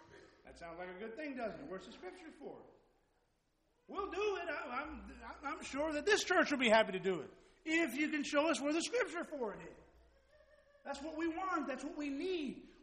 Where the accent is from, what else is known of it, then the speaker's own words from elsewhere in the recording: Pampa, Texas, United States; I grew up in Pampa, Texas. And for the vast majority of my life, my family was members of the Mary Ellen Harvester Church of Christ in Pampa, Texas.